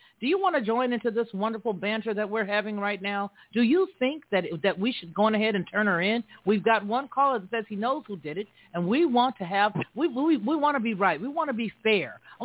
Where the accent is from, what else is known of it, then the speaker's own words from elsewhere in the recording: the South, United States; I'm from the South. I ain't got a problem with that flag.